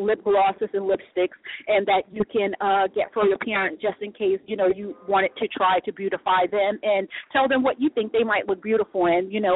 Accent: Asbury Park, New Jersey, United States; right across the, you know, bridge from my, you know, town of where I grew up in Asbury Park, New Jersey.

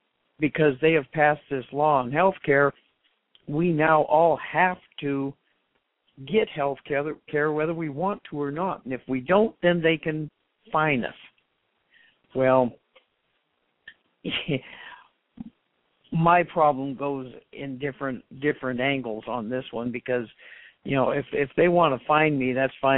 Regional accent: Colorado, United States; You know, I grew up in Colorado.

